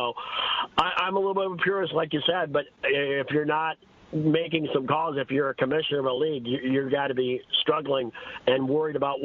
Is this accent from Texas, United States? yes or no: no; Ohio, United States; born there; now in Minnesota, United States; I'm in Big Ten country. I was born in Ohio. I live in Minnesota.